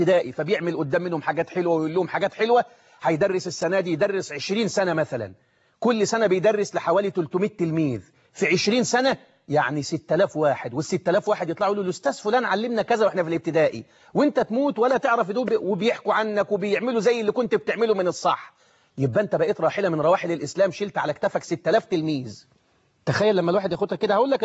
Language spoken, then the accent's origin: Arabic; Egypt; زي ما بنقول عندنا في مصر